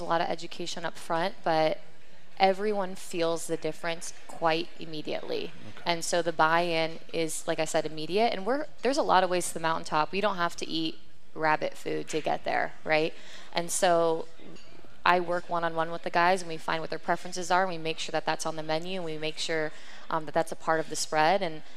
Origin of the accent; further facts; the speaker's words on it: Huntington Beach, California, United States; Huntington Beach, California.